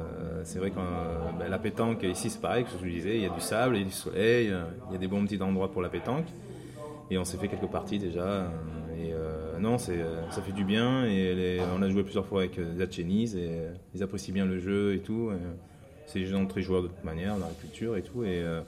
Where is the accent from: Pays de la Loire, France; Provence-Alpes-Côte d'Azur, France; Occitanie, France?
Provence-Alpes-Côte d'Azur, France; Marseille; quand je dis que je suis de Marseille, de suite, c'est le mot Zidane qui sort